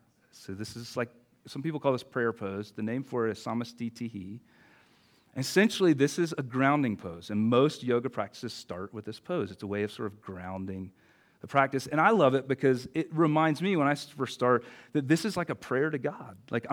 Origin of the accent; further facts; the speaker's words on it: the South, United States; I grew up in the South, in like conservative family and conservative culture.